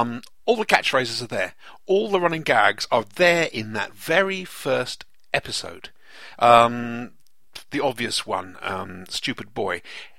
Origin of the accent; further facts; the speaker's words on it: Jersey; I'm from Jersey.